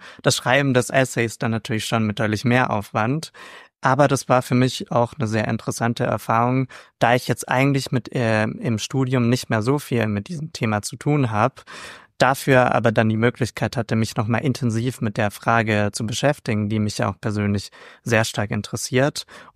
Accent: Baden-Württemberg, Germany; ich komme aus der Nähe von Stuttgart, da haben wir nicht die Wiesen, sondern den Wasen.

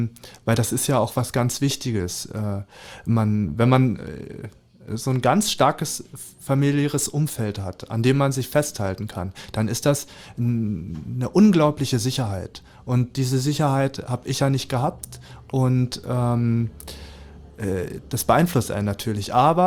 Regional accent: Lübbenau, Brandenburg, Germany; dann habe ich dieses Jahr, Ende des Jahres, eine Ausstellung in Lübbenau im Rathaus, im Spreewald. Da freue ich mich auch sehr drauf, weil da bin ich ja aufgewachsen im Kinderheim. Das ist dann wie nach Hause kommen.

